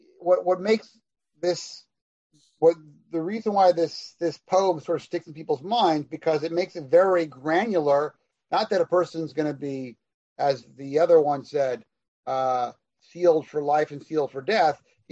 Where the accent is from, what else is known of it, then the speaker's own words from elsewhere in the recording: Seattle, Washington, United States; So I grew up in Seattle, Washington.